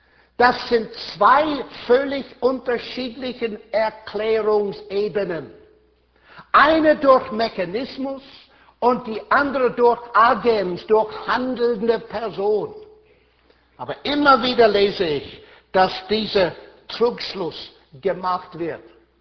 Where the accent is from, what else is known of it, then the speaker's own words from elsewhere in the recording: Ireland; German is a second language; also born or lived in Germany; Sag ich, komme aus Irland.